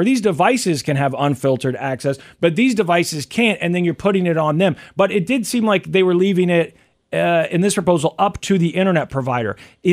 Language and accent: English; Missouri, United States; And there's also, even just in my home state of Missouri, in the articles that I've read, there have been different proposals.